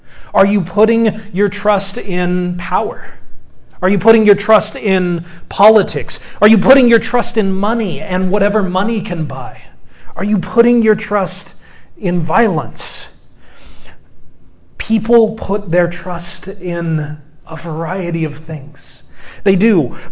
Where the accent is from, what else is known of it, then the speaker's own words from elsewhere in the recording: Edmond, Oklahoma, United States; It was a red book, red hymnal. That's what I grew up with in Edmond.